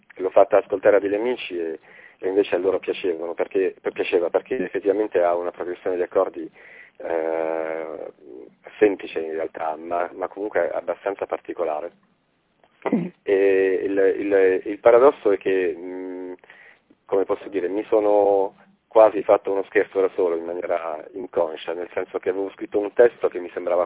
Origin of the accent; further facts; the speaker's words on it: Apulia, Italy; io vengo dalla Puglia, quindi so bene cosa sia la mixité, diciamo.